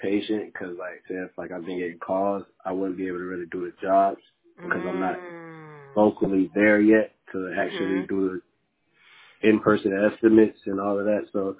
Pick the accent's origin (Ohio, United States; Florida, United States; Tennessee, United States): Florida, United States; Jacksonville; now in Savannah, United States; Because I'm from Jacksonville. I went to school at Savannah, Georgia, so I graduated, and, I'm in the middle of moving back.